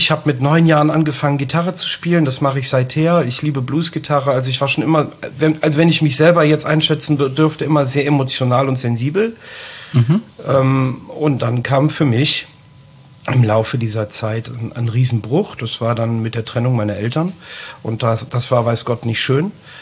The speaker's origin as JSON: {"language": "German", "town": "Schildgen", "region": "North Rhine-Westphalia", "country": "Germany", "said": "ich komme aus Schildgen. Also ich bin ja schon immer im Bergischen Land gewesen, bin nie weiter gekommen als der Oberbergische Kreis."}